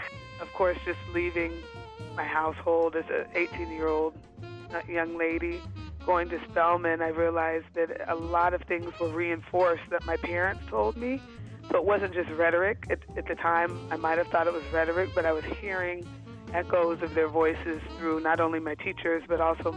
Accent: Aurora, Colorado, United States; also born or lived in New Jersey / New York; now in Boston, United States; I'm a saxophonist from Aurora, Colorado. Currently, I'm living in Boston, Massachusetts, by way of New Jersey and New York. I come from a family of musicians.

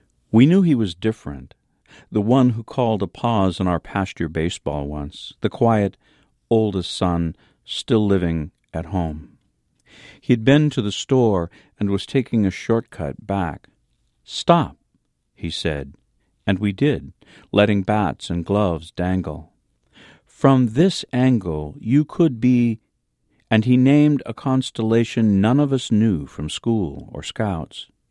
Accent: Fidalgo Island, Washington, United States; I grew up on Fidalgo Island, and when I was a kid, there was a tiny country store nearby where I lived

